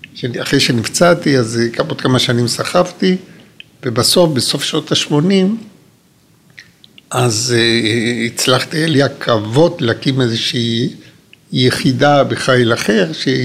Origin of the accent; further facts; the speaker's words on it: Peru; Hebrew is a second language; moved away as an adult; now in Israel; אני יליד, לא הארץ, יליד כדור הארץ. אני יליד פירו, יליד פירו.